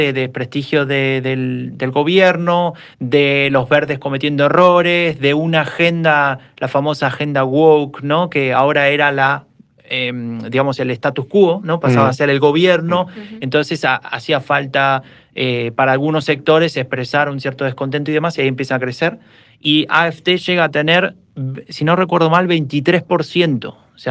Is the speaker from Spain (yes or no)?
no; Argentina; yo soy argentino, no me sale la...